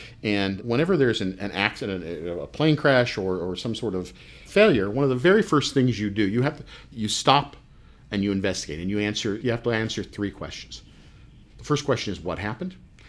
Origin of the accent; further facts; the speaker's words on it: Midwest, United States; I grew up in the Midwest. I've attended a lot of fairs.